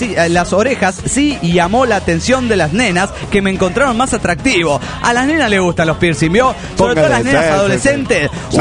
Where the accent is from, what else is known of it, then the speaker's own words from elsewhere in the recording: Quito, Pichincha, Ecuador; de Quito, Ecuador.